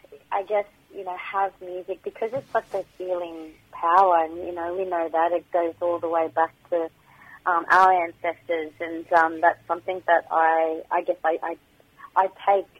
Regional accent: Northern Territory, Australia; a proud Kukunyalanji and Wakaman woman. I originate, obviously, born and bred in the Northern Territory. In the Northern Territory on Ngarrikia Nation land. So that's where all my family reside. But North Queensland is where all my blood is as well.

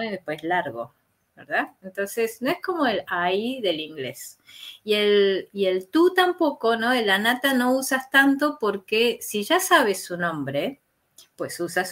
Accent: Argentina; Yo soy profesora, yo soy argentina, yo, yo.

